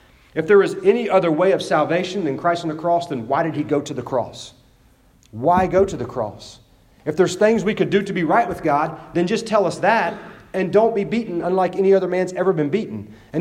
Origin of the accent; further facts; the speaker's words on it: West Virginia, United States; and I'm from West Virginia, so this is in West Virginia talk, all right?